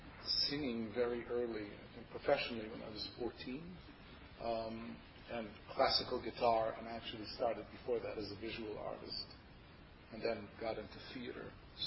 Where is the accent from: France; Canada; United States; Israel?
Israel; I was born and raised in Israel. My father was a Norwegian, not Jewish, who came to Israel in the War of Independence as a volunteer.